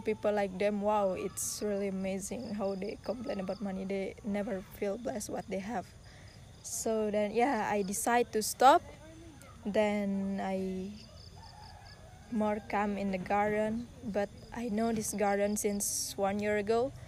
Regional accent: Bali, Indonesia; I am originally Balinese. I'm from Bali

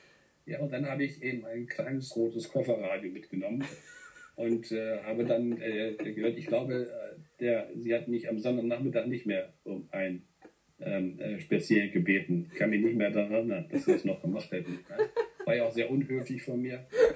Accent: Göttingen, Lower Saxony, Germany; als Norddeutscher aus Göttingen kommt, Hildesheim wohnt

